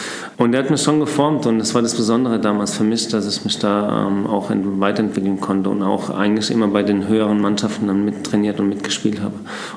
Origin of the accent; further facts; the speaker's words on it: Hofheim, Hesse, Germany; Ich komme aus Hofheim-Ried. Das ist bei Lambertheim, Worms, so die Ecke.